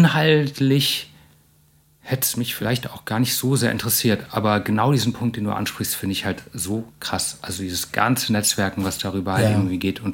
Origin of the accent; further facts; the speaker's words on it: Germany; dass irgendwie klar ist, ich komme aus Deutschland